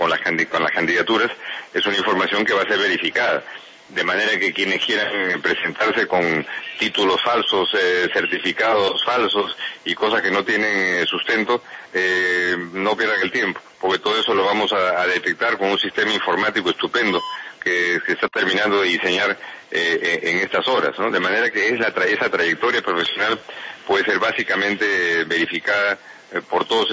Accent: Peru; yo soy peruano, y como peruano he sufrido como ciudadano el embate de lo que significa una guerra interna

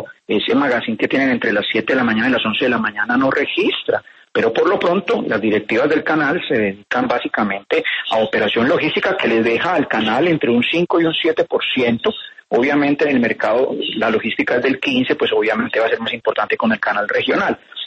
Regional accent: Risaralda, Colombia; Recuerden que yo soy de Risaralda, entonces conozco poco en el Quindío.

